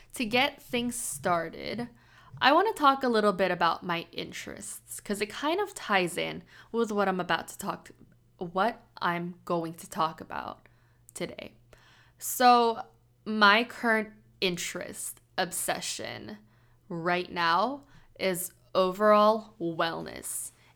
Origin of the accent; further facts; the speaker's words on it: San Diego, California, United States; now in Gulfport, United States; But I'm 22 years old. I'm from San Diego, California.